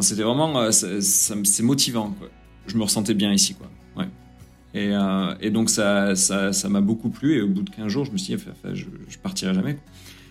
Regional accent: France; moved away as an adult; also born or lived in New Zealand / England; now in San Francisco, United States; Je suis parti de la France à 18 ans, je suis parti en Nouvelle-Zélande. Et j'ai voyagé pas mal en Nouvelle-Zélande, après en Angleterre, autour du monde.

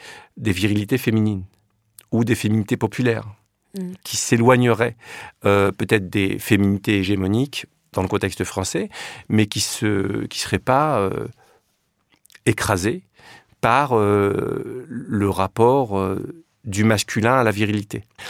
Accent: Paris, Île-de-France, France; also born or lived in Villiers-sur-Marne; Moi, j'ai passé jusqu'à 12-13 ans, j'étais à Paris. Et puis après, j'ai déménagé à Villiers-sur-Marne, dans la cité des Hauts-de-Noues. Donc, je suis resté très longtemps à Villiers-sur-Marne, jusqu'en 2005-2006, avant de déménager dans la rue d'en face. Et là, je vis toujours à Villiers-sur-Marne

